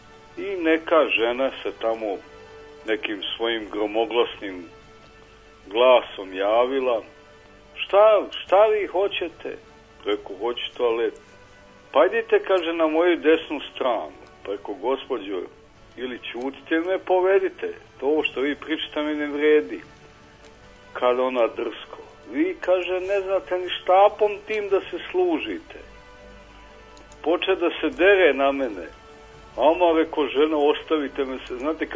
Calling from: Belgrade, Serbia; Iz Beograda, vaš poznati slušalac i sagovornik.

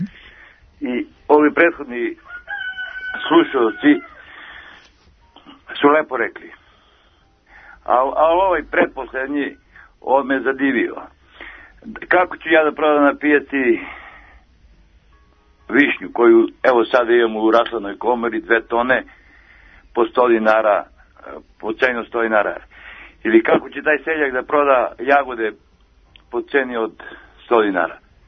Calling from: Pirot, Southern and Eastern Serbia, Serbia; Ja sam iz Pirota … iz Pirota

